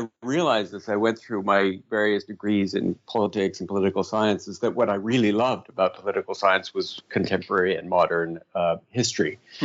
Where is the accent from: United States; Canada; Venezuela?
Canada; something to do with being Canadian